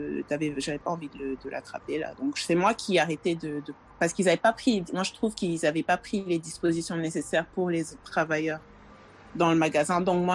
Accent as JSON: {"language": "French", "country": "Senegal", "lives_now": "Montreal, Canada", "said": "je viens du Sénégal. Je suis étudiante à l'Université de Montréal."}